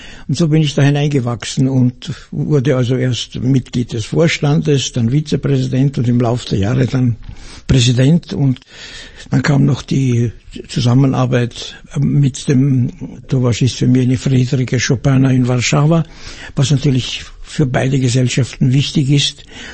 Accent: Austria; Und wir hörten, wir sind Österreicher, da war ein bisschen Begeisterung aufgenommen.

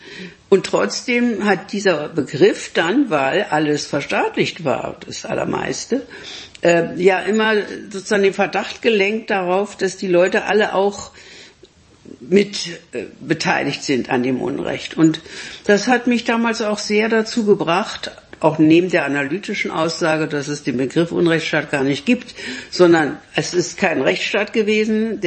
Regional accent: Berlin, Germany; weil ich nie deutschnational war, aber als Berlinerin sehr unter dieser Spaltung gelitten habe

